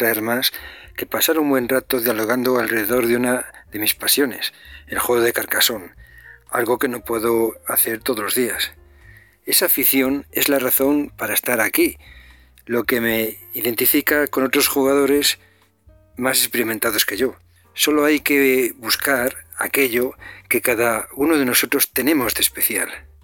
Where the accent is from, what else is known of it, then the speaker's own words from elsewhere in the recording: Valladolid, Castile and León, Spain; Se podría decir que soy español por los cuatro costados, pues nací y vivo en Valladolid, de padres zaragozanos, por supuesto pasado por la Virgen del Pilar, y gran parte de mi familia son de Barcelona.